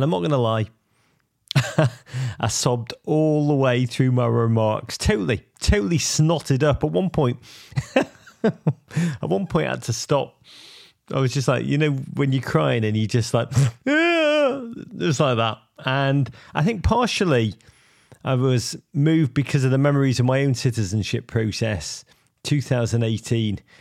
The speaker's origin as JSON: {"language": "English", "town": "Liverpool", "region": "North West England", "country": "United Kingdom", "tie": "born or raised there", "said": "this kid who dreamed, as you know, about America, growing up in Liverpool in the 1980s"}